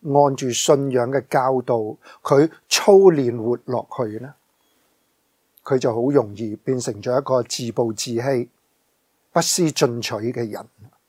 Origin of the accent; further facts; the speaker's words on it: China; 我们中国人有一句的说话，子不教，父之过。